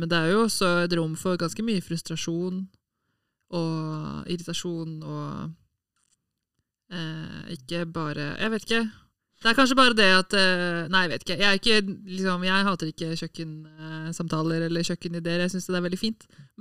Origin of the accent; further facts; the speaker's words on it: Bergen, Vestland, Norway; jeg er fra Bergen, da. Vi hadde ikke spisestue, vi altså.